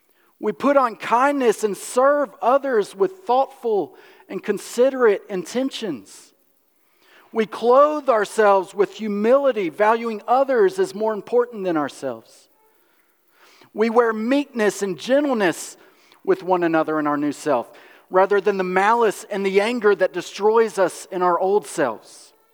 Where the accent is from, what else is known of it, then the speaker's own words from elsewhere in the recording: Alabama, United States; You all know, I grew up in Alabama, and there were multitudes of rivers and canals to go kayaking in.